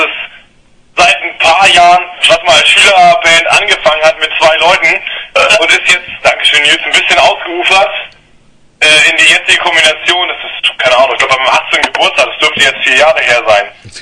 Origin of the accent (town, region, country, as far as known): Elmshorn, Schleswig-Holstein, Germany